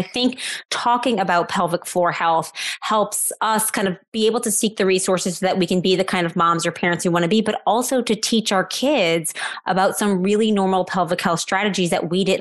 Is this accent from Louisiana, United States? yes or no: yes; New Orleans, Louisiana, United States; I live in New Orleans, Louisiana, which is my hometown.